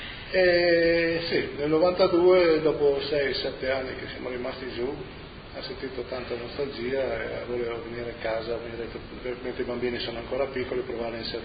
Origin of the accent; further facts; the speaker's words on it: Pieris, Friuli-Venezia Giulia, Italy; now in Sweden; sono originario della Bisiaccheria. Mi sono trasferito in Svezia.